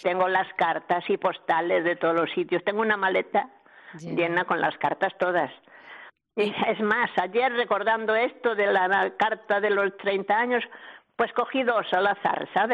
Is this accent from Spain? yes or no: yes; Padrón, Galicia, Spain; Pues éramos vecinos, yo soy de Padrón y él también.